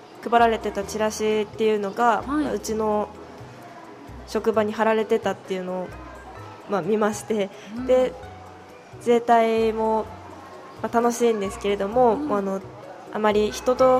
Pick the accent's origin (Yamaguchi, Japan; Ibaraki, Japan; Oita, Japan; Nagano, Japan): Nagano, Japan; 私の出身の長野の村であるイベントとかに出るためにちょっとクラブ活動的な感じで、踊りを習ったことはありますね。